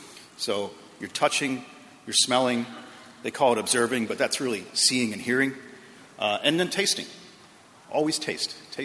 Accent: Akron, Ohio, United States; my dad worked for Firestone, and I'm from Akron, Ohio.

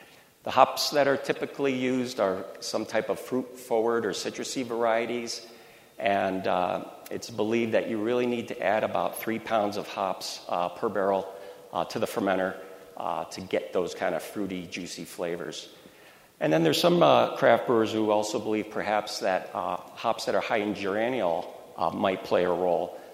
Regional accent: Connecticut, United States; I'm from Connecticut, and I go up there every year, but no one ever mentioned New England IPAs to me.

